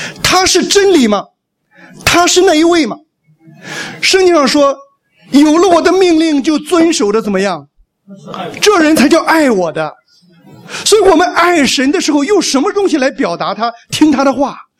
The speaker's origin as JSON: {"language": "Chinese", "country": "Taiwan", "said": "所以我们台湾人有一次请他吃饭的时候"}